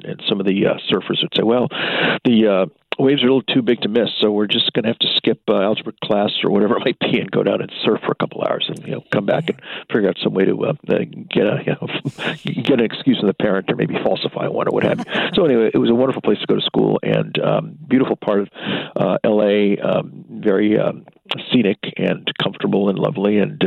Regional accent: Los Angeles, California, United States; I grew up in Los Angeles, as you may know, and specifically I went to Palisades High School

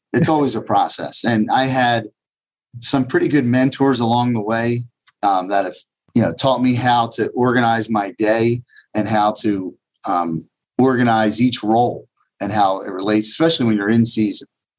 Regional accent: Philadelphia, Pennsylvania, United States; Yeah, I grew up in the Roxborough, Manayunk area of Philadelphia.

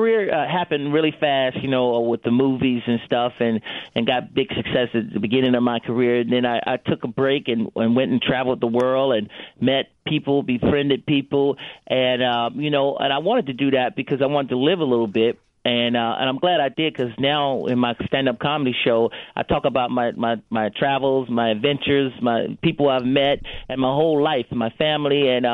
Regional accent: Atlanta, Georgia, United States; start in my hometown, Atlanta, Georgia, with kids.

